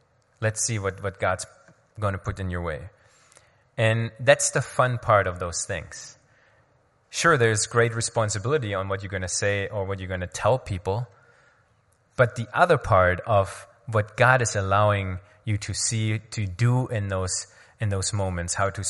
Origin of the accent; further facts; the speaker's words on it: Germany; when I grew up in Germany, we went to elementary school and they taught us about God and Abraham and all of those things.